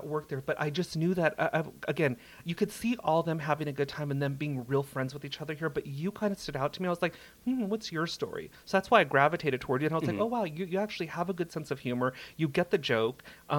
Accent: Simi Valley, California, United States; also born or lived in North Hollywood; I lived in Simi Valley, but I spent a lot of time in the Valley. Like, I was born in North Hollywood.

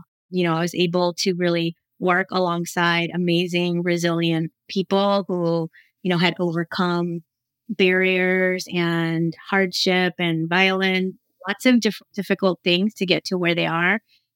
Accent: Texas, United States; also born or lived in Mexico; But, you know, I grew up in Mexico. I grew up in South Texas and really in a community where I didn't really have even the words

